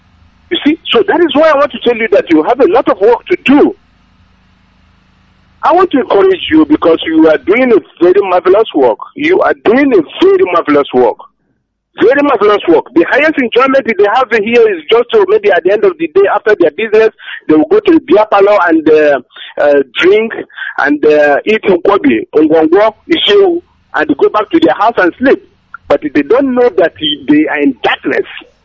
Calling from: Mpo, Anambra, Nigeria; I am calling from Anambra State, Mpo, precisely.

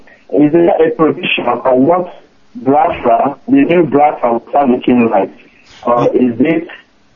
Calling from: Norway; I'm calling from Norway.

